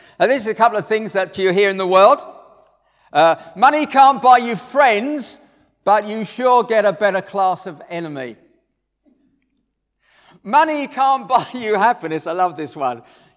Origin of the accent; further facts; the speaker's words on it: Harold Wood, London, United Kingdom; Now, as a Christian, I was from Harold Wood. What am I doing in Rwanda?